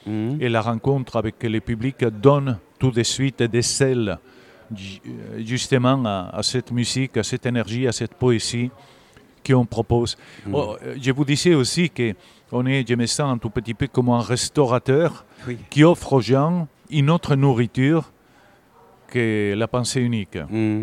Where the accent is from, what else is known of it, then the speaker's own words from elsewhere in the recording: Galicia, Spain; French is a second language; now in France; puisque je viens de la Galice, même si je vis en France depuis pas mal d'années